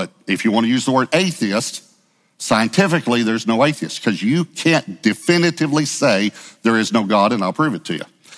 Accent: Texas, United States; I grew up in East Texas, so I know there's a Paris, Texas because we beat them in football.

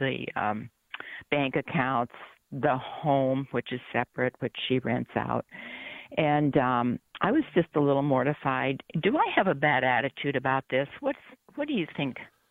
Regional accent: Ohio, United States; also born or lived in Oklahoma; I moved from Oklahoma to Ohio, back to my home place, to care for my mother who had beginning stages of dementia.

